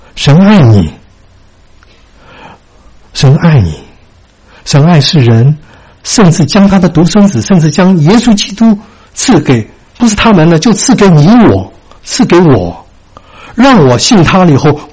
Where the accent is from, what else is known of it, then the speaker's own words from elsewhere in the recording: China; 我们从国内来的，中国来的